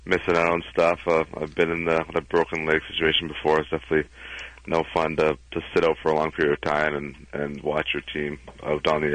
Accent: Canada; Yeah, I think a lot of kids growing up in Canada, it's, you know, what you want to do.

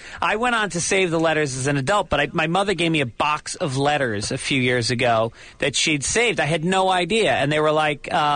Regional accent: Ireland; Well, I'm Irish, so I have to combine the comedy with seriously alcoholic, tragic, undertones.

